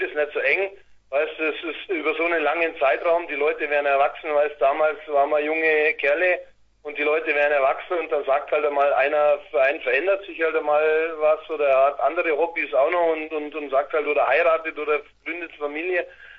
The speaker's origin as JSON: {"language": "German", "town": "Weilheim", "region": "Bavaria", "country": "Germany", "said": "Wir sind aus Bayern, aus dem Herzen von Bayern, Weilheim. Das ist praktisch zwischen München und Garmisch die Luftlinie, genau in der Mitte."}